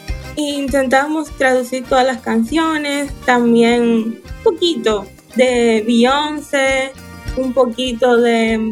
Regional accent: Havana, Cuba; moved away as an adult; now in Trinidad and Tobago; nací en La Habana, Cuba, en un barrio que se llama La Timba, que es un nombre muy popular en Cuba. Viví ahí hasta que cumplí 18 años y ahora vivo en Trinidad y Tobago

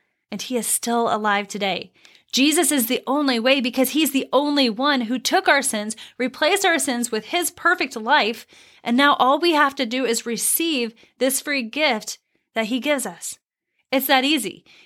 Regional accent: Missouri, United States; I remember growing up in Missouri, very rural Missouri, not city Missouri.

